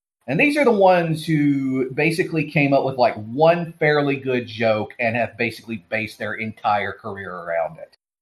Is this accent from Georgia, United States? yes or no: yes; Georgia, United States; But, you know, I'm from Georgia, so, yeah.